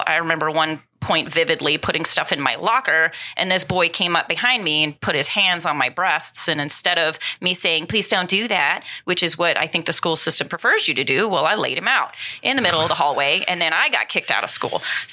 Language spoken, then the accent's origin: English; Anchorage, Alaska, United States; also born or lived in Fairbanks; I was born in Fairbanks, raised in Anchorage. My father was an army troop, so he was serving up there. He worked on helicopters. That's where my twin sister and I were born.